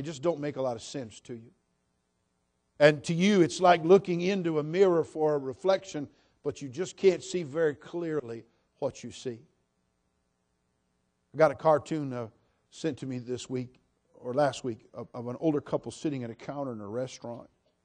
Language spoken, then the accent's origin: English; United States; I follow it carefully because I'm an American.